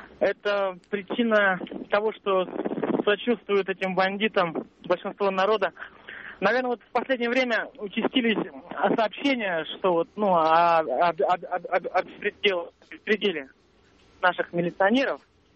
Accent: Tomsk, Tomsk Oblast, Russia; я из Томска.

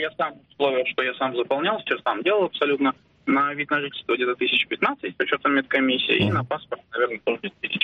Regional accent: Kazakhstan; moved away as an adult; now in Russia; Я из Казахстана приехал учиться сюда, здесь закончил уже институт. жил по РВП полностью весь срок, потом по виду на жительство, и вот наконец-то получил паспорт.

